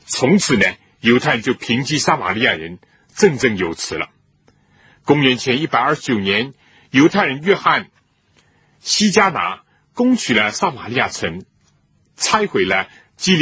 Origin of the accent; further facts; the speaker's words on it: China; 心有灵犀一点通，这是我们中国人的成语